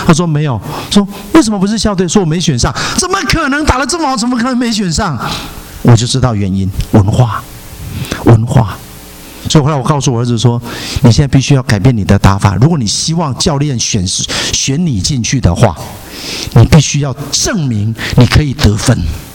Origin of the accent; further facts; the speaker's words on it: Taiwan; now in United States; 我从台湾来，我可以非常确定，一个台湾土生土长长大的人，他完全无法了解老美的思想